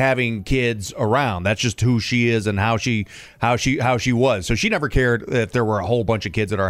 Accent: St. Louis, Missouri, United States; We, growing up, my neighborhood had, I mean, it was a lot of starter homes where I grew up in St. Louis.

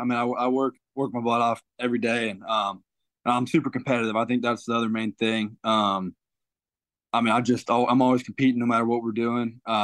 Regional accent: Napa, California, United States; I mean, I grew up here in Napa, which is pretty close to Oakland

